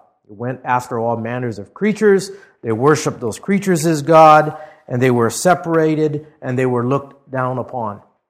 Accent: Hawaii, United States; I was special because I grew up in Hawaii. I mean, how retarded that is. You know, I'm special. Because I was born in this place.

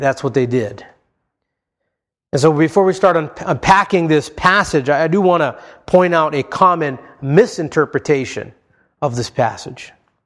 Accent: Hawaii, United States; And growing up in Hawaii, I remember well, in the year 1986, I was only 11 years old at that time

